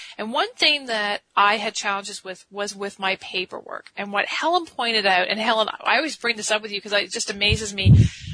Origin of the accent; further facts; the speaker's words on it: Ontario, Canada; accent: Canadian; Well, we're both from Ontario, Canada.